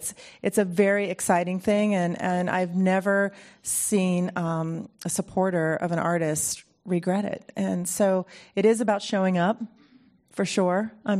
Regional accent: Ohio, United States; I grew up in Ohio in a place that was completely devoid of culture, unless you count sports

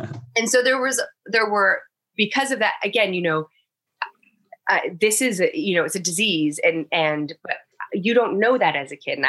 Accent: Canada; also born or lived in Toronto; I grew up in Canada.

